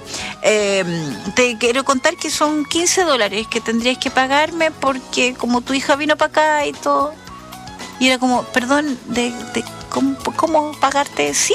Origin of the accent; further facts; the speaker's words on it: south, Chile; O nosotros acá somos del sur de Chile.